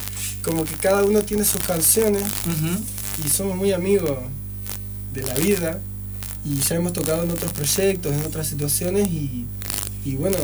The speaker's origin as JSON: {"language": "Spanish", "town": "Diamante", "region": "Entre Ríos", "country": "Argentina", "said": "Bueno, yo soy de Diamante"}